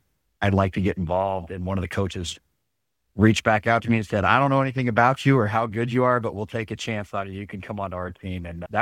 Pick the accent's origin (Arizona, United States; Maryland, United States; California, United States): Arizona, United States; also born or lived in Kansas; And I moved from Kansas back here to Arizona, where I originally grew up.